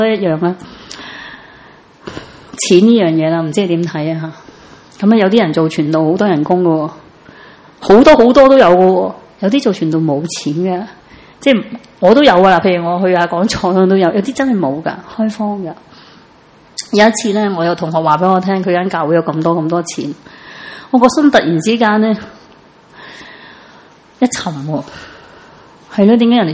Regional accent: Chaozhou, Guangdong, China; 我本身由细到大我系潮州人嚟，潮州人好悭嘅，我好悭嘅一个人嚟。

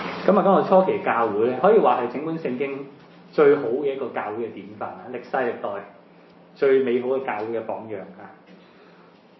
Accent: Hong Kong; 我哋香港人咧就難啲家訪

